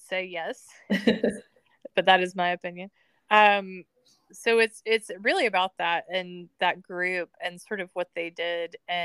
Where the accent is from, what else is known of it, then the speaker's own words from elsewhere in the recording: the South, United States; And I grew up in the South, so it's like, oh, look at you.